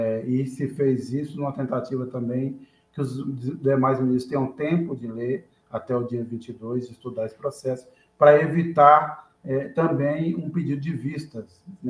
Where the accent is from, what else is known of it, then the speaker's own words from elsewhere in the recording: Portugal; accent: Portuguese; Ninguém fala do sotaque carioca do Maurício, nem do meu sotaque português, né?